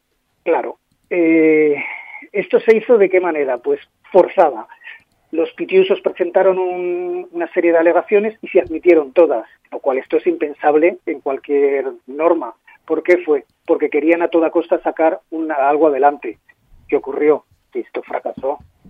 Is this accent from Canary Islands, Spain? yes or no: no; Ibiza, Balearic Islands, Spain; somos de la autonomía de Baleares, pero cuando salimos fuera ninguno decimos que somos baleares.